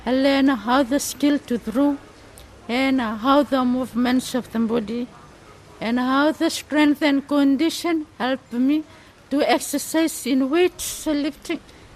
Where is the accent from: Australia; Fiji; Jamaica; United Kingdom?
Fiji; Western Division; I'm from Ra.